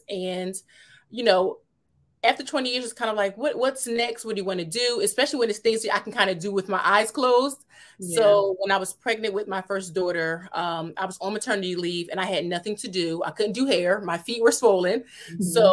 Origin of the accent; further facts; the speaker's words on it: Trenton, New Jersey, United States; Sure. So born and raised in Trenton, New Jersey. I am the oldest of two.